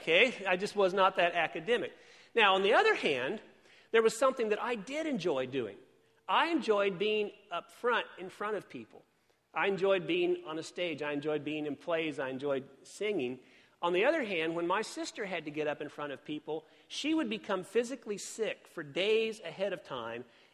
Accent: Indianapolis, Indiana, United States; And so when we were growing up in Indianapolis, they sent my sister to this special school for really smart people.

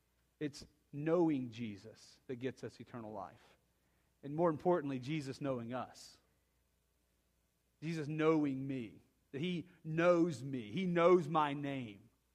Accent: Tuscaloosa, Alabama, United States; Growing up in Tuscaloosa, you're one of the most obnoxious Alabama fans that you can be

